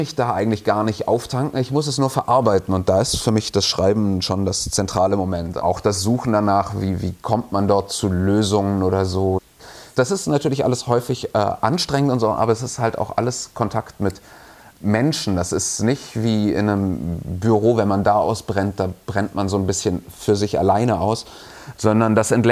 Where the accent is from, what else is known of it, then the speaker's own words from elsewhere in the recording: Bavaria, Germany; Ich bin ja im Allgäu aufgewachsen und da gab es halt, also auf so einem Dorf mit 1000 Einwohnern und 3000 Kühen.